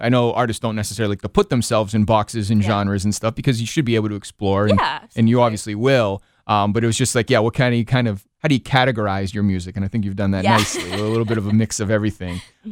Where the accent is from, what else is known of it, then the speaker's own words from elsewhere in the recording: New England, United States; I want to mention that I'm from New England originally.